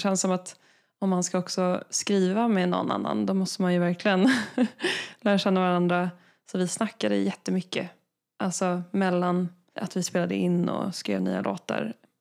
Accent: Dalarö, Stockholm County, Sweden; Det var en sommar då jag jobbade på mitt lokala bageri på Dalarö, där jag är uppvuxen.

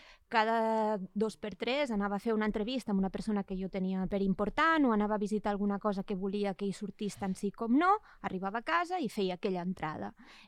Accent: Catalonia, Spain; La meva comarca és la Segarra i la Segarra queda a la dreta, diguéssim, del que en diríem Ponent, no? Per tant, hi ha una part que sí que és Ponent, però hi ha una part que és la Catalunya Central

